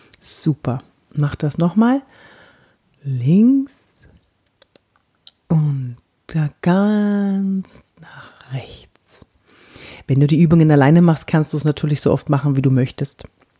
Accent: Bavaria, Germany; accent: light Bavarian lilt; Auf jeden Fall habe ich an meinem Dialekt gearbeitet, wie du jetzt hoffentlich hörst. Ich weiß, ich habe noch so einen leichten bayerischen Singsang drin, obwohl ich aus Franken komme und die Franken, die haben das nicht so gern, wenn wir als Bayern bezeichnet werden.

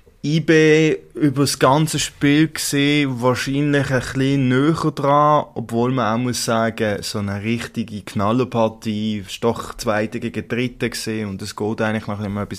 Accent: Basel area, Switzerland; ich bin hier in der Region aufgewachsen und ich weiss genauso wie ihr auch, dass der Verein sehr wichtig ist für die Region Basel-Land, Basel-Stadt.

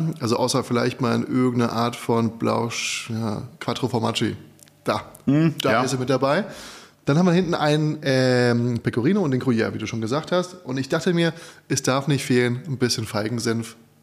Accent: Frankfurt, Hesse, Germany; aber ich bin Frankfurter.

